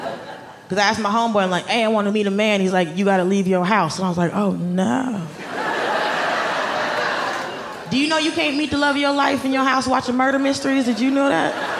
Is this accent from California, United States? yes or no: no; Atlanta, Georgia, United States; now in New York, United States; Because I didn't interact with a lot of Jews growing up because I grew up in Atlanta, so they kept themselves in a safe place.